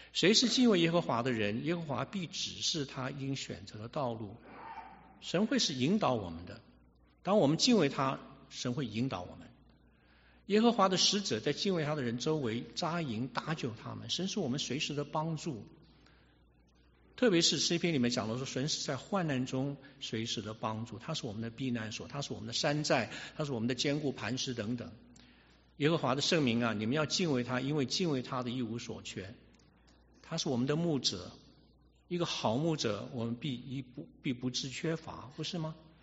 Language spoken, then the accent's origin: Chinese; Taiwan; 我大家都知道我是台湾出生长大的，在台湾出生长大的教育里面呢，我们那个时候就50年代的时候出生长大的人